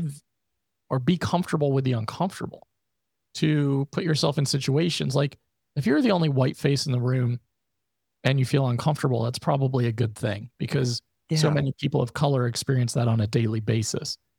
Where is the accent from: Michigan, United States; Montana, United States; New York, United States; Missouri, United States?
New York, United States; And I know for myself, like growing up in Northern New York, being a part of some fairly racist environments, if I'm being honest, as a child and a teenager and a young adult